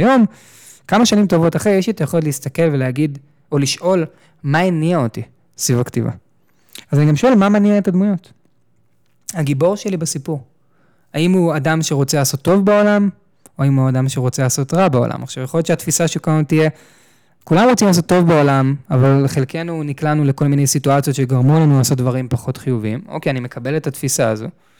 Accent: Tel Aviv, Tel Aviv District, Israel; גדלתי בתל אביב, גרנו בקומה שישית, והיה לי נוף יפהפה לעיר. גרנו בצפון העיר, וההורים עד היום גרים שם

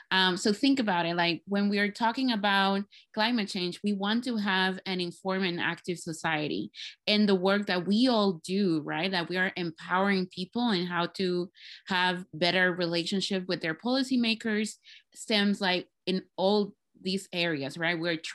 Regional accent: Puerto Rico; I am originally from Puerto Rico.

